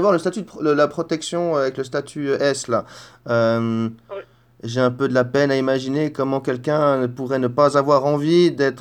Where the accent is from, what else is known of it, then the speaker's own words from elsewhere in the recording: Switzerland; la question en tant que Suisse